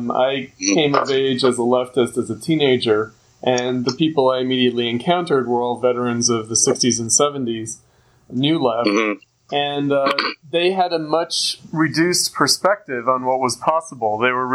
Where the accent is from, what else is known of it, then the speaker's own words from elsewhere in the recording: New York City, New York, United States; I grew up in New York, so I went to the anarchist bookstore in Manhattan.